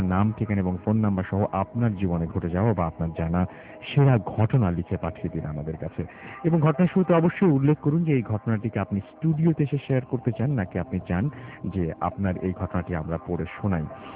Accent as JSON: {"language": "Bangla", "country": "Bangladesh", "said": "আমরা সমস্ত বাংলাদেশি আজকে খুশি জোয়ারে ভাসছে। কারণ বাংলাদেশের আপনারা সবাই জানেন"}